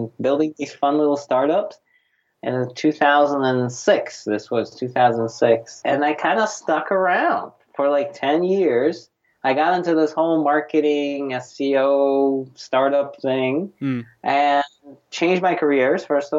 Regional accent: Russia; now in United States; You know, I grew up in Soviet Union and came here in 1993.

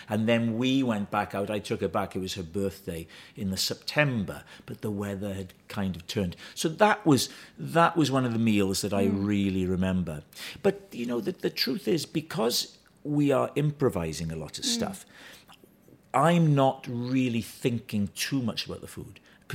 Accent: Wales, United Kingdom; I grew up in South Wales.

